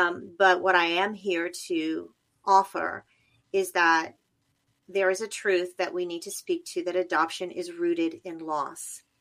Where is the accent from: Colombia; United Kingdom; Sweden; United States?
United Kingdom; born there; as you mentioned, I was born in the United Kingdom. I was placed into foster care as a baby.